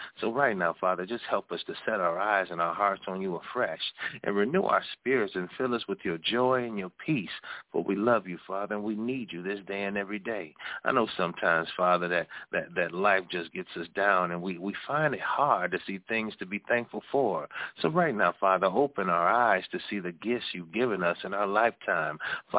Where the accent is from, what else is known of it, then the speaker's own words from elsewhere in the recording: Detroit, Michigan, United States; and I am your host from Detroit, Michigan